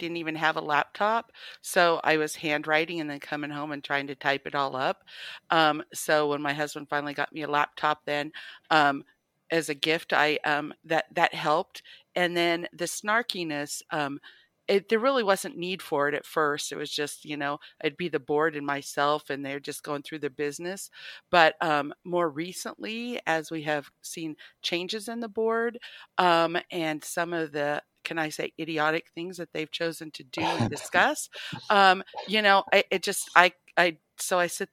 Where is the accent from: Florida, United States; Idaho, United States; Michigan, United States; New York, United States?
Idaho, United States; Well, I'm originally from Idaho, traveled around the country. My husband was in the military, came back to Idaho in 98